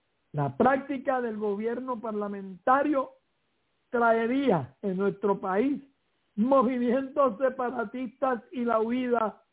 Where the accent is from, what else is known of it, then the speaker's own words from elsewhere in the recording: Puerto Rico; desde que nuestra sociedad empezó a construirse como sociedad, como puertorriqueños